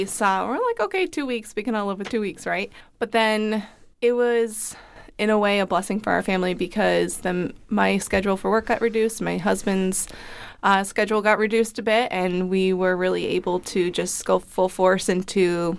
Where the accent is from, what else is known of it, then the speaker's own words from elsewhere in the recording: Chesterfield, Massachusetts, United States; I grew up in 4-H. I grew up in Chesterfield. I grew up in part of 4-H and showing horses.